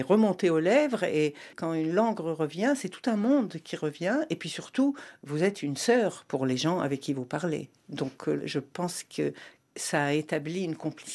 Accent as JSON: {"language": "French", "country": "Morocco", "tie": "born there", "said": "Et le Maroc, qui est à la fois mon pays natal"}